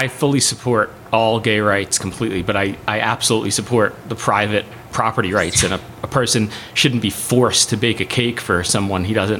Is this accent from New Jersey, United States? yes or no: yes; New Jersey, United States; I'm from New Jersey.